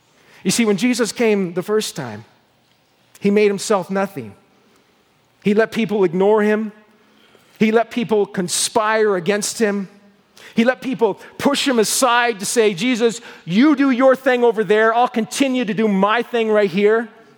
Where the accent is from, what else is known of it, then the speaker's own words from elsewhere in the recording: Nova Scotia, Canada; I remember growing up in the Annapolis Valley, I worked in these apple orchards